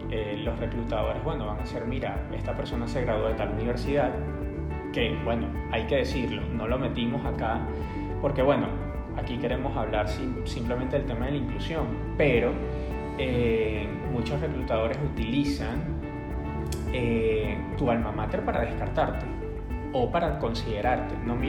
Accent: Venezuela; now in Colombia; Y me puedo ir a otros países donde somos menos venezolanos aún

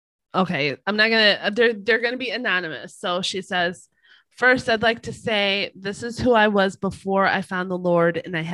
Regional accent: the South, United States; accent: Southern; I knew he wasn't shit when he made fun of my Southern accent while he was sitting across the table from me

